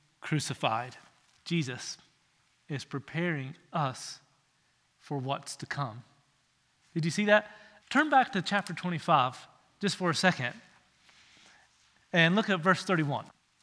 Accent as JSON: {"language": "English", "region": "Virginia", "country": "United States", "tie": "born or raised there", "said": "Growing up in Virginia, I had the great opportunity of taking a field trip"}